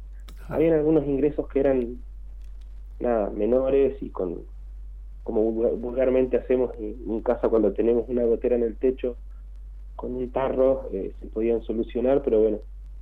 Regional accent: Chos Malal, Neuquén, Argentina; para los que somos de Chosmalal

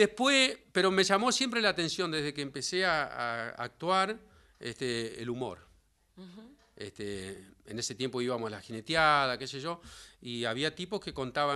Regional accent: Victorica, La Pampa, Argentina; Yo soy de un pueblo que se llama Vitorica, que es el primer pueblo de La Pampa.

